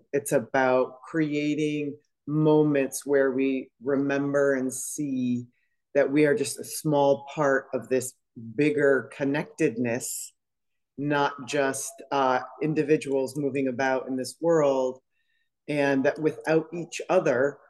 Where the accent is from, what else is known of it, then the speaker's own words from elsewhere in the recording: Colorado, United States; also born or lived in Wisconsin; I just happened to come back from Wisconsin, which is where I'm originally from. I grew up in Colorado and now I'm on the East Coast. I've lived all over the country and as well as abroad.